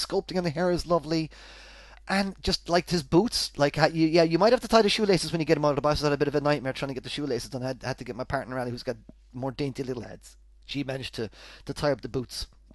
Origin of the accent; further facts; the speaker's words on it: Ireland; I'm Irish. I grew up in Ireland, and you grow up idolizing, and adoring everything that's kind of comes out of America.